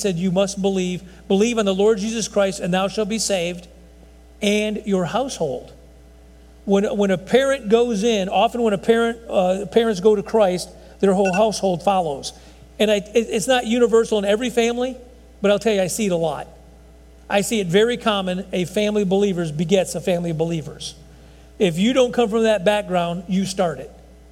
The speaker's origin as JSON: {"language": "English", "region": "Texas", "country": "United States", "said": "Well, I'm an American. You know what? That's not the criteria. That is not it. I could see where people get confused. I'm a Texan."}